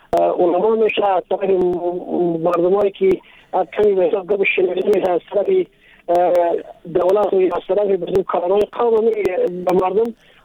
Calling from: Takhar, Afghanistan; ولایت تخار.

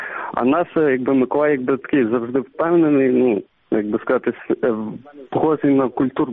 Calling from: Lviv, Lviv Oblast, Ukraine; Так, я з міста Львова.

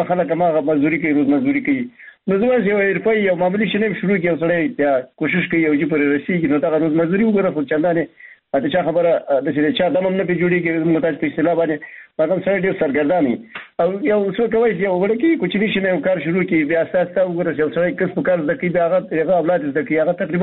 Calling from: Baghlan, Afghanistan; بغلان مې تماس نیولې مخترمې

